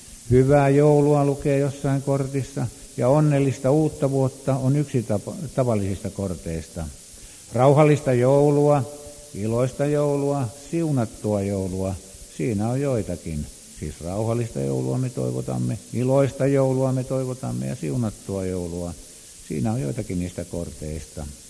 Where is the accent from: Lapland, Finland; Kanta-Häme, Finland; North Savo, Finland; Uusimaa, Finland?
Uusimaa, Finland; Helsinki; sanon niin, me olemme Helsingistä, te olette Keravalta